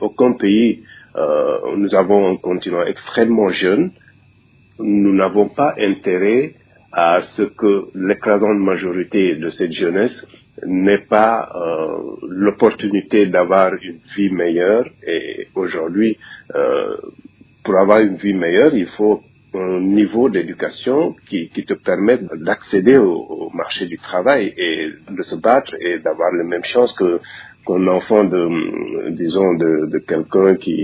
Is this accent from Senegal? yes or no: yes; Senegal; j'ai l'impression d'être au Sénégal, qui est mon pays d'origine.